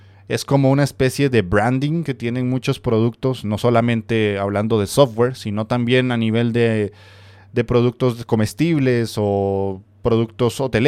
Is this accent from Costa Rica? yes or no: yes; Costa Rica; yo soy de Costa Rica